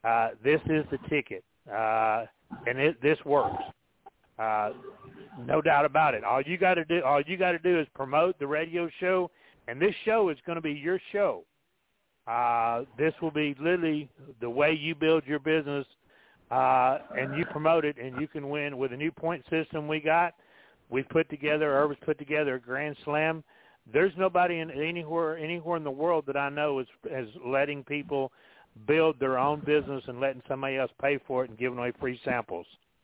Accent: Cleveland, Tennessee, United States; in my hometown called Cleveland, Tennessee

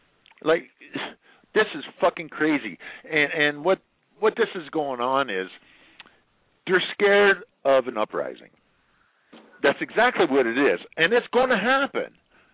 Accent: Canada; because I'm a Canadian

